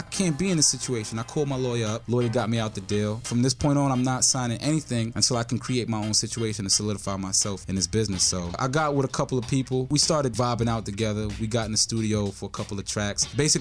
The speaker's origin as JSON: {"language": "English", "town": "New York City", "region": "New York", "country": "United States", "tie": "born or raised there", "said": "I grew up in Wash Heights. When I grew up, it was like, you know, you had the break dances, the DJs"}